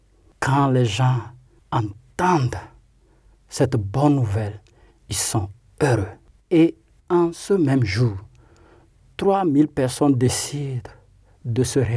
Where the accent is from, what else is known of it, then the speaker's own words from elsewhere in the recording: Togo; Je suis originaire du Togo.